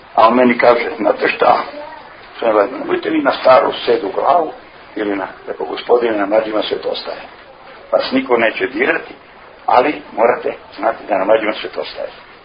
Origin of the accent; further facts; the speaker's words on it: Serbia; Mi kao Srbi ne moramo da se busamo Srbima, Srbima, Srbi.